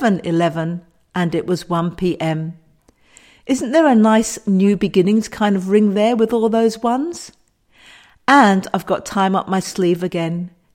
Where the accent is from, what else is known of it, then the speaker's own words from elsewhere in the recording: United Kingdom; born there; most of my readers know I'm British by birth.